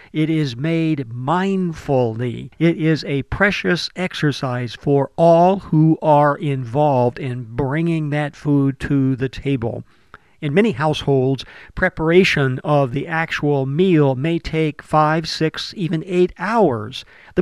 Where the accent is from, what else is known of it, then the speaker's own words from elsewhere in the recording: Olympia, Washington, United States; In my hometown of Olympia, Washington, we have a farmer's market.